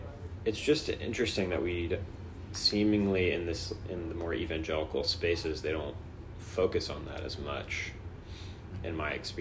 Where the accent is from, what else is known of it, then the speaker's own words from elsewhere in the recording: Florida, United States; I'm from South Florida, but my parents are from the Midwest